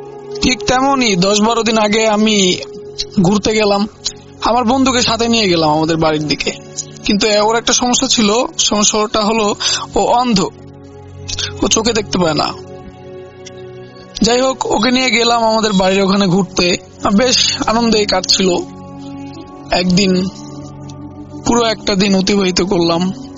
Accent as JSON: {"language": "Bangla", "town": "Bharaghata", "region": "Khulna Division", "country": "Bangladesh", "tie": "born or raised there", "said": "আমাদের বাড়ি হলো ভরাঘাটা, তো আমি ভরাঘাটা থেকে মোড়লগঞ্জ বাজারের এখানে আসলে আপনি ভরাঘাটা বললে যে কেউ নিয়ে যাবে"}